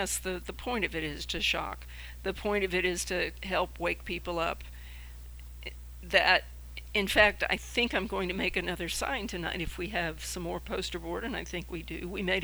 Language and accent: English; Macon, Georgia, United States; I'm originally a Georgia native. I was born in Macon, which we're not going to walk through, but it's not terribly far away.